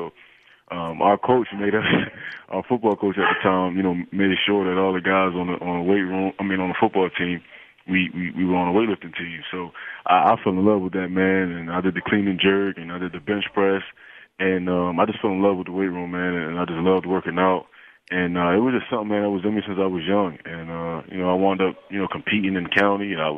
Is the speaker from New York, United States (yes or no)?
no; Philadelphia, Pennsylvania, United States; I haven't experienced that growing up in Philadelphia. Everybody in my, you know, hometown was predominantly African American, even in my school